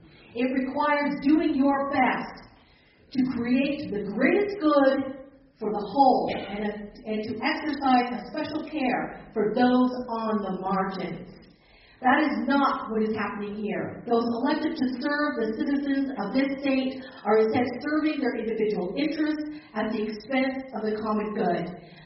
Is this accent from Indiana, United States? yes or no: no; Bountiful, Utah, United States; I come from Bountiful.